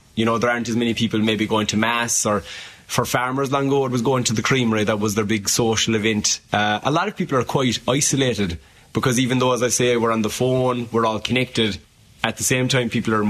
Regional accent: Ireland

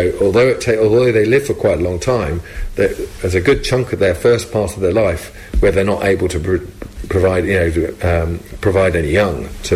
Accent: England, United Kingdom; So I'm obviously from England, and we have a slightly different rhyme, you know.

